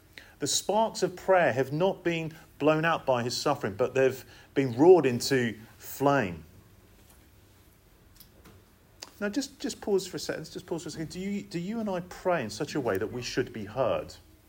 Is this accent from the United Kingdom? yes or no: yes; England, United Kingdom; one of the difficulties as an Englishman that I have to endure in life is mockery when it snows.